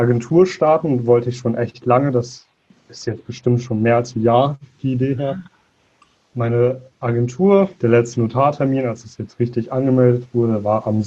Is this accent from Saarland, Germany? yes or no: no; Münster, North Rhine-Westphalia, Germany; ich bin 17 Jahre alt, komme aus dem Bereich Münster, aus so einer kleinen Vorstadt davon.